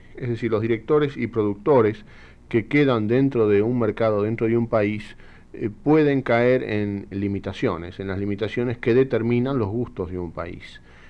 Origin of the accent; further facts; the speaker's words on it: Argentina; en mi país el cine específicamente argentino sale poco de las fronteras argentinas